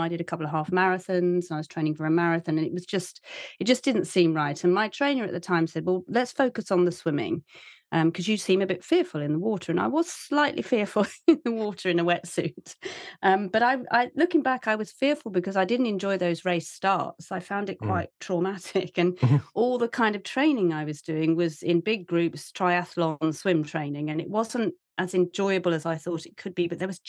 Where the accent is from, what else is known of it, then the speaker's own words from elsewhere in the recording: South West England, United Kingdom; So I grew up in Cornwall by the coast, but I didn't really learn properly to swim at school.